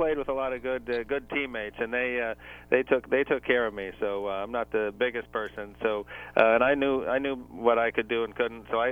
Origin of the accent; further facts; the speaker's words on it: Ohio, United States; And as you mentioned, I grew up in Ohio, and I went to did my undergraduate work at Holy Cross down in Massachusetts, and played football there.